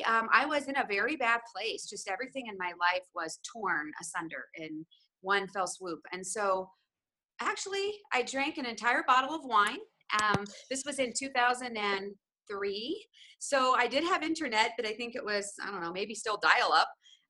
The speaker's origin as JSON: {"language": "English", "region": "Ohio", "country": "United States", "tie": "born or raised there", "said": "I grew up in Ohio. I was born in Ohio, very much, stay at home mom kind of little small town that I was in."}